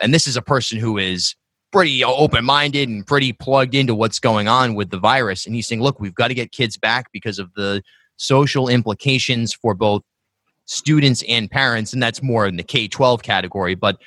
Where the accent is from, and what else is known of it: South County, Rhode Island, United States; born or raised there